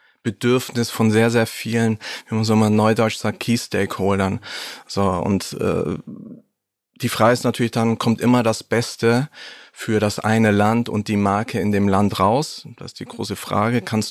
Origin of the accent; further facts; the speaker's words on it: Baden-Württemberg, Germany; Also ich bin aufgewachsen im Schwabeländle, auf der grünen Wiese in einem kleinen Dorf.